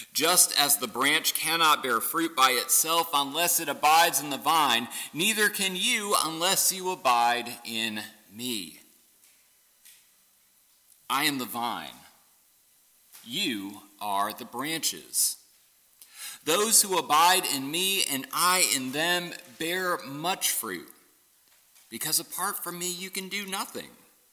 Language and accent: English; Michigan, United States; it was being held in my home state of Michigan, in Detroit.